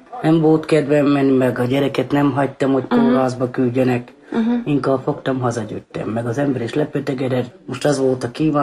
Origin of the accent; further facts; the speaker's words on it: Edelény, Borsod-Abaúj-Zemplén, Hungary; now in Vilmány, Hungary; Amúgy most jöttünk vissza, hogy 2 hónapja. Edelényből